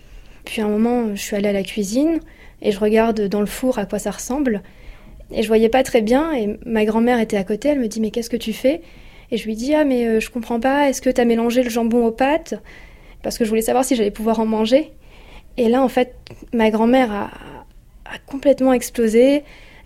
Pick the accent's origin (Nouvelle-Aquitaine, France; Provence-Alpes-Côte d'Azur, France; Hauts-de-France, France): Hauts-de-France, France; je viens du Nord, du Pas-de-Calais